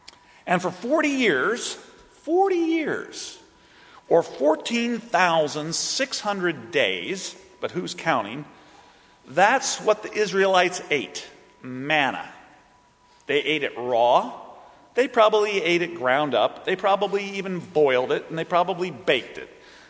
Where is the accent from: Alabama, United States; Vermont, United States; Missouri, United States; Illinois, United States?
Missouri, United States; Growing up in Missouri, a state that isn't sure whether it's a Midwestern state or a Northern state or a Southern state, you will find yourself eating a variety of regional foods that have come from other places.